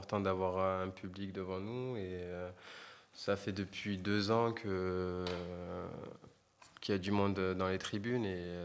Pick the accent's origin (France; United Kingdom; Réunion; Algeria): United Kingdom; England; French is a second language; Je suis un Anglais de base